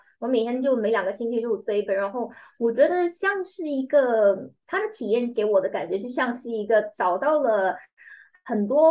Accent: Malaysia; 在我们马来西亚人， 马来西亚人不要攻击我啊

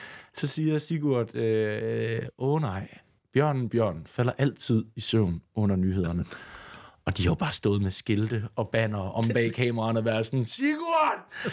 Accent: Aarhus, Central Denmark Region, Denmark; selvom jeg er fra Aarhus

